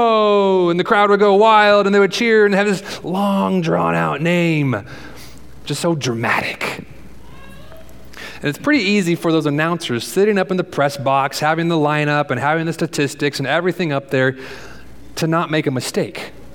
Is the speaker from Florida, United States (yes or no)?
no; Seattle, Washington, United States; Growing up in Seattle was a very exciting place to grow up.